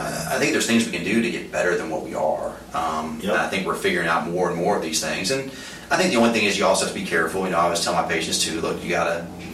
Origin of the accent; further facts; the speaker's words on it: Florida, United States; now in Baton Rouge, United States; And then, here in Baton Rouge, I'm not from Louisiana. Like I said, I played ball over at Florida State. I grew up in Florida. But we've been here a while.